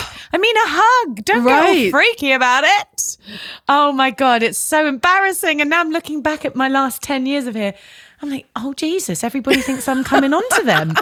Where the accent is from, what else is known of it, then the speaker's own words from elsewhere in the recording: South West England, United Kingdom; And I'm from Devon and it's very safe.